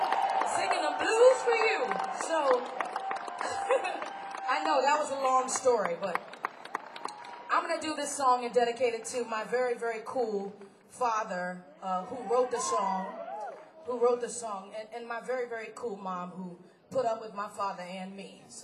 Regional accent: New York City, New York, United States; I grew up in Harlem, right smack dab in the middle of the hip-hop era.

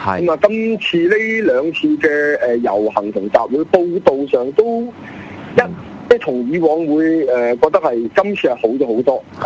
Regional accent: Macau; 咁我哋澳門人呢個時刻把握唔到咧，喺特首選舉之前把握唔到咧

